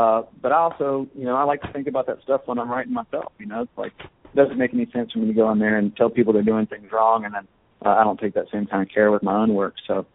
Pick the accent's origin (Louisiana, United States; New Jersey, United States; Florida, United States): Louisiana, United States; I'm from Louisiana and I write primarily about Louisiana